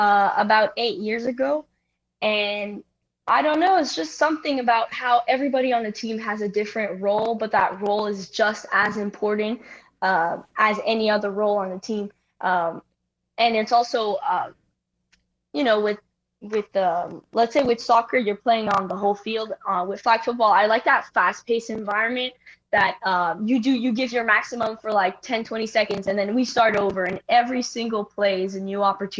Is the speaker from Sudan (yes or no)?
no; Canada; now in United States; but I'm actually from Canada and I transferred to play in the States